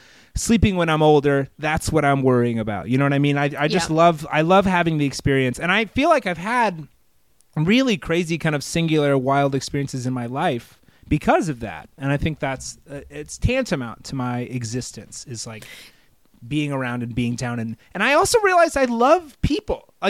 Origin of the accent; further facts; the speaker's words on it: Fort Worth, Texas, United States; I messaged you because I am from Fort Worth.